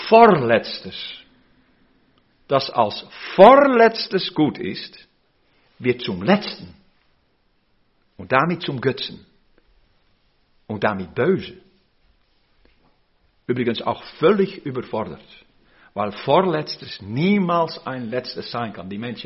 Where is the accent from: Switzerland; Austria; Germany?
Austria; Hier bei uns in Österreich kann man das ein bisschen zuordnen, denke ich.